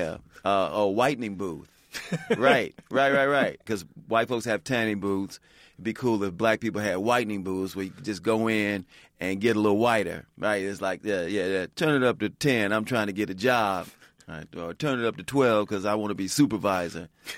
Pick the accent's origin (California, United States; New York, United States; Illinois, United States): Illinois, United States; Chicago; In a sense, I grew up in Chicago, and we grew up in predominantly black neighborhoods at first.